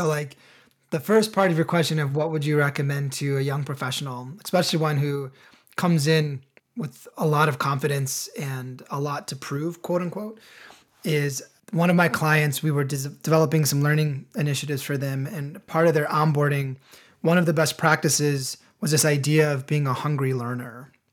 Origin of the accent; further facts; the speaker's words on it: Illinois, United States; And for context, I grew up in the suburbs of Chicago. So, you know, I'm a Midwesterner, born and bred.